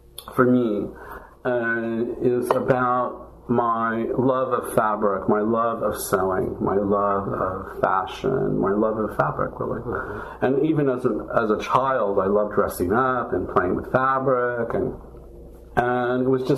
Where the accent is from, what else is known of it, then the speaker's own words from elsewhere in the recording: Midwest, United States; And then, of course, growing up in the Midwest, under the most horrible of circumstances, that was all, of course, suppressed.